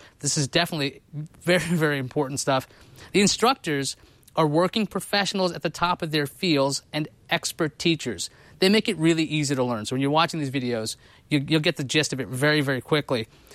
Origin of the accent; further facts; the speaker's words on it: New York, United States; But MOOC, at least where I grew up in New York, it was an insult.